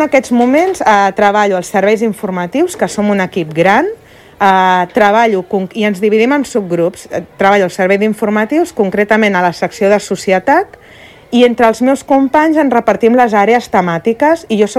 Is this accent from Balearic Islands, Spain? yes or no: no; Granollers, Catalonia, Spain; I jo sóc de Granollers i vaig començar a la ràdio de Granollers.